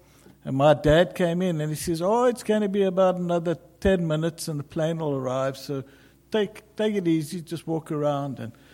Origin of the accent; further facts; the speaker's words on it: South Africa; moved away; By the way, I'm a South African. I've been in this country for about 25 years. You'll recognize it in my speech.